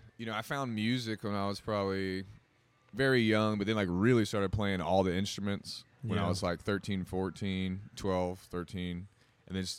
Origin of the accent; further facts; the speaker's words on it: Charlotte, North Carolina, United States; Born and raised Charlotte.